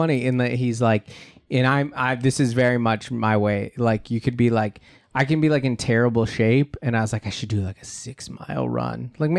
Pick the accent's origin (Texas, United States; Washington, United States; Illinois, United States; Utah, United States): Washington, United States; Federal Way; The funniest, that was the classic growing up in Federal Way.